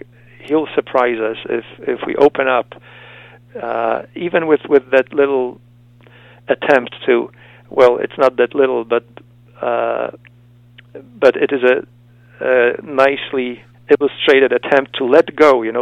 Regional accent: Poland; You know, I'm from Poland, and John Paul II was such a big influence on me as I was growing up

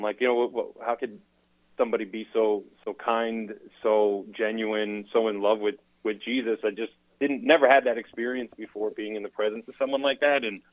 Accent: Kearny, New Jersey, United States; my twin brother, I have an identical twin, he and I we came later in life and were born and raised in Kearney.

